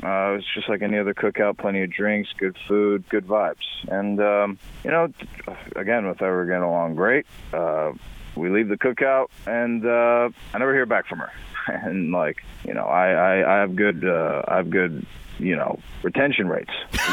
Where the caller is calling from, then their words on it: Urbana, Illinois, United States; Good morning. I'm calling in from Urbana. I'm actually a big K99 fan.